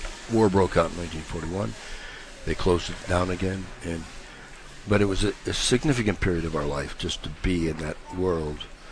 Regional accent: Santa Fe, New Mexico, United States; I grew up in Santa Fe.

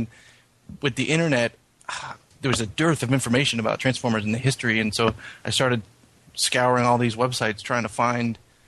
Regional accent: Oregon, United States; I was born in '84, and all I can remember growing up, I grew up in Oregon, and there's a huge yard sale or a garage sale community there

